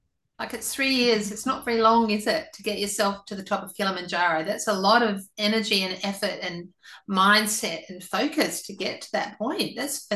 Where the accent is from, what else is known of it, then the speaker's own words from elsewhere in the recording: England, United Kingdom; born there; I was born in England, but we went to Germany to find some snow on my birthday